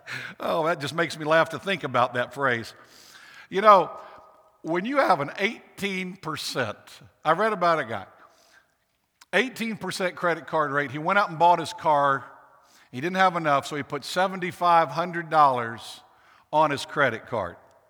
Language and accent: English; Accomack, Virginia, United States; You know, when I grew up on the Eastern Shore down in Accomack, Virginia, one of the oldest buildings from the 1600s, the first debtors' prison in America.